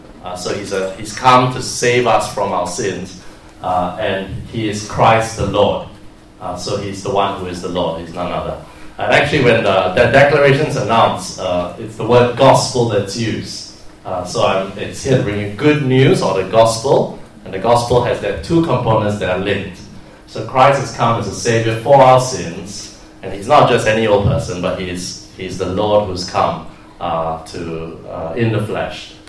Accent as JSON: {"language": "English", "country": "Singapore", "tie": "born or raised there", "said": "And so growing up in Singapore, you have to learn a second language. I learned Mandarin, so I speak Mandarin, Cantonese, and English."}